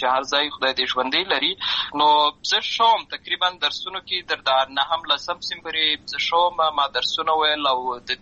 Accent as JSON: {"language": "Pashto", "town": "Lashkar Gah", "region": "Helmand", "country": "Afghanistan", "tie": "born or raised there", "said": "زه په اصل کې د اروزګان ولایت یم، اما زه په هلمند ولایت لشکرګاه کې پیدا شوی یم، امالته لوی شوی یم، امالته مې ښوونځی لوستی دی،"}